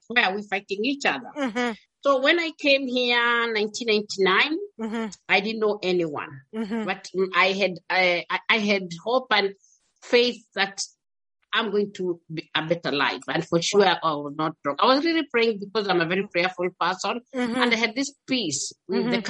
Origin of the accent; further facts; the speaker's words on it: Eldoret, Uasin Gishu County, Kenya; also born or lived in Western Kenya / Kerio Valley / Central Kenya / Nairobi; I went, and then from I came from Eldoret, went to Western, then came to Kerio Valley, then moved to Central Kenya. And I immediately I finished, I came and got married in Nairobi. Like, I did a circle.